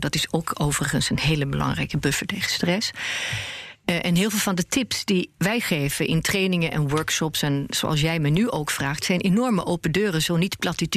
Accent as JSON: {"language": "Dutch", "country": "Sweden", "tie": "born or raised there", "lives_now": "Netherlands", "said": "Ik ben opgegroeid in Zweden. En daar is het wat meer op vanuit het collectief gedacht, zeg maar."}